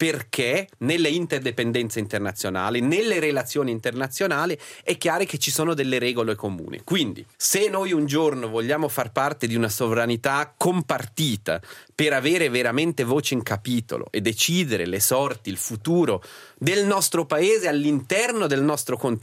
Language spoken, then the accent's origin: Italian; Switzerland; abbiamo come paese, come Svizzera, una parola in capitolo lì ai tavoli dove veramente si fanno le regole del futuro?